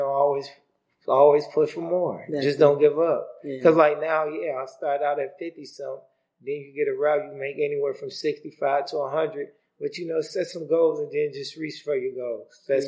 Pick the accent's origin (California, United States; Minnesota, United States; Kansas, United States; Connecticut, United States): Minnesota, United States; I grew up in Minnesota. She lived in Chicago.